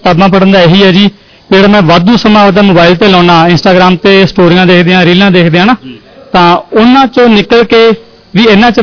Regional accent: Kotkapura, Punjab, India; ਮੈਂ ਕੋਟਕਪੁਰ ਦਾ ਰਹਿਣ ਵਾਲਾ।

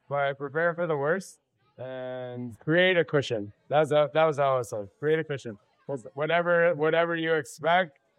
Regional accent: Queens, New York, United States; I am born and raised in Queens.

